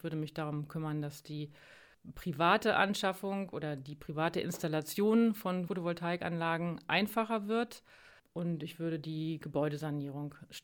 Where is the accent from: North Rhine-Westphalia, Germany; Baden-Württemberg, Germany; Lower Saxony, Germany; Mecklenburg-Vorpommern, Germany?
Lower Saxony, Germany; Bovenden; also born or lived in Southern Germany; Ich bin in Bovenden aufgewachsen, war dann zwar 20 Jahre in Süddeutschland, bin aber seit 2011 zurück